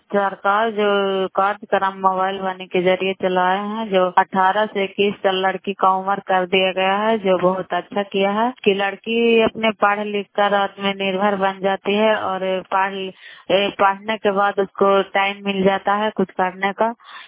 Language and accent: Hindi; Laijganj, Bihar, India; नालंदा जिला कराय ब्लॉक मकराता पंचायत ग्राम लाइजगंज की निवासी हूँ